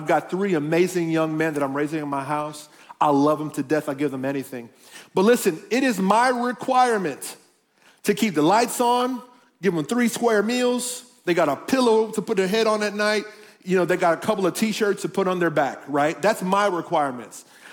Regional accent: Miami, Florida, United States; You know, I'm from Miami. I grew up in Miami, and in Miami, there's like a little walk that you have

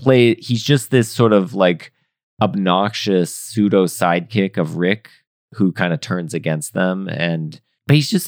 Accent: Malaysia; I'm a Malaysian.

